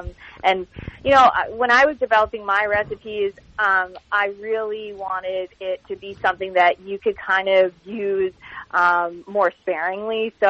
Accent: New Jersey, United States; also born or lived in California; now in New York City, United States; I grew up in Jersey, so a lot of Italian food, and then I lived in California for a while, so Mexican and Asian flavors. And then, I mean, living in New York City

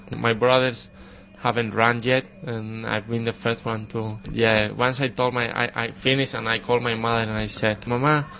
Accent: Pamplona, Navarre, Spain; English is a second language; I'm from the north. I was born in Pamplona

